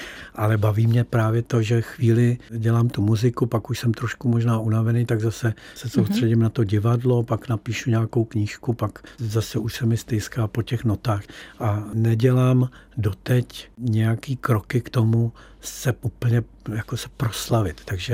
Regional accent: Prague, Czechia; tak já jsem se narodil u Pohořelce, tak moje dětství jsem trávil na tom Pohořelci, na té dlažbě

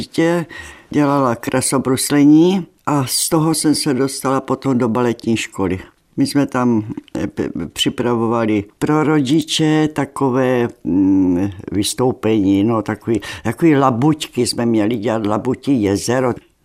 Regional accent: Brno, South Moravian Region, Czechia; Ne, já jsem ze Brna.

